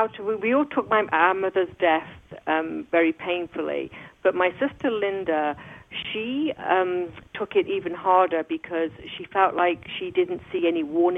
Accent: Coventry, West Midlands, United Kingdom; now in United States; I do have an accent. I was born and raised in England, in Coventry, which is about 100 miles north of London. But I've lived in the United States for over 20 years now.

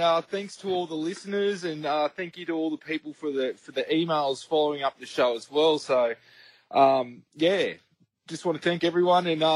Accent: Albury, New South Wales, Australia; I'm back in Albury at the moment, just calling through my hometown

